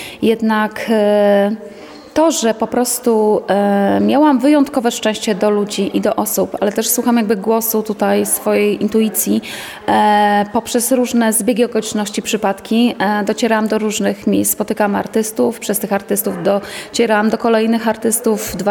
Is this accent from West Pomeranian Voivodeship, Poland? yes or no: no; Ełk, Warmian-Masurian Voivodeship, Poland; urodziłam się w Ełku i skończyłam tam liceum.